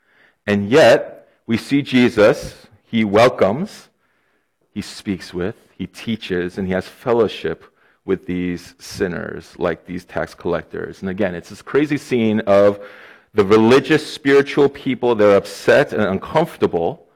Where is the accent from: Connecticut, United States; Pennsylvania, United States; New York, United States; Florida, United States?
Connecticut, United States; also born or lived in Boston; I come from Boston. I grew up in Connecticut, so all I heard was Yale and Harvard.